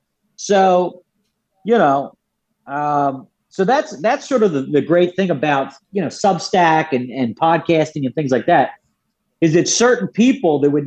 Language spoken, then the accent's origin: English; Philadelphia, Pennsylvania, United States; I'm an Irish Catholic guy from Philadelphia, right?